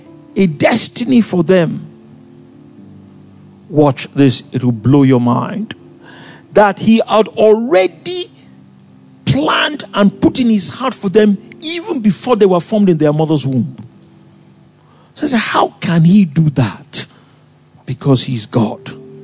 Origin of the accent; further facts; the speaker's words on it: Lagos, Nigeria; You know, I came from Lagos.